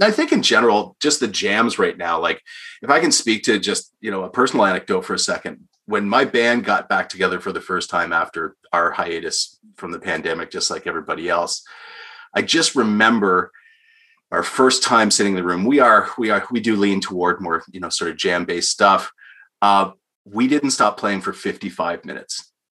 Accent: Canada; as a Canadian

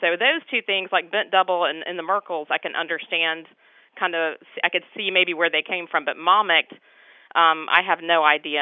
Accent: North Carolina, United States; I grew up in Carteret County, North Carolina. We're on the coast. And in the eastern part of the county, we call it Down East.

